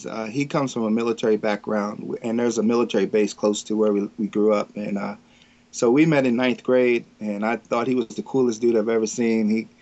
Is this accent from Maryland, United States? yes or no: yes; Baltimore, Maryland, United States; Yeah, I grew up in Baltimore area.